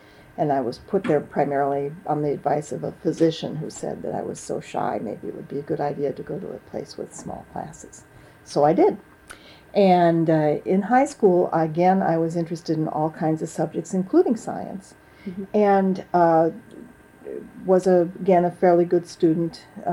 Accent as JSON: {"language": "English", "town": "Milwaukee", "region": "Wisconsin", "country": "United States", "tie": "born there", "said": "Well, I was born on February 28th, 1947 in Milwaukee, Wisconsin."}